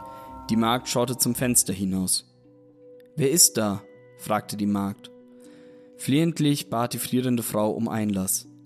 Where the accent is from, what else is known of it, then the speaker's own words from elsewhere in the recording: Nuremberg, Bavaria, Germany; Als Nürnberger, und mir sagt das jetzt gerade nichts